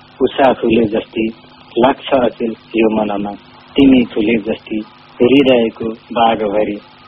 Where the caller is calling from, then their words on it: Kapilvastu, Lumbini Province, Nepal; Kapil वस्तुबाट।